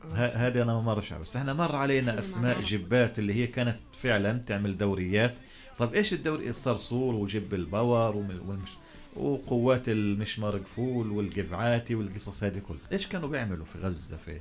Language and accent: Arabic; Palestine; اللي هي أقل القليل إنه إحنا كفلسطينيين لا نتعامل مع المنتج الإسرائيلي